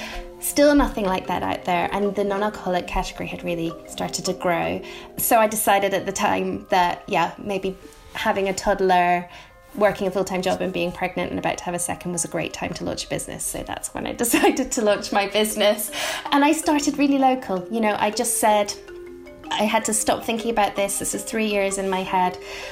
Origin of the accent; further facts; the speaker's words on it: Scotland, United Kingdom; I'm Scottish and love whiskey